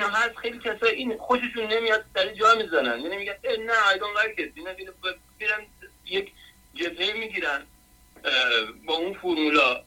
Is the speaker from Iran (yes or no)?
yes; Iran; moved away; ما فرض بکن 15 سال پیش از ایران اومدیم بیرون